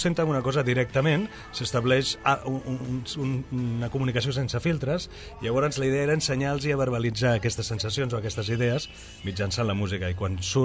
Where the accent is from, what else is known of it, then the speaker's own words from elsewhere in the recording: Sant Feliu de Guíxols, Catalonia, Spain; Jo sóc de Sant Feliu de Guíxols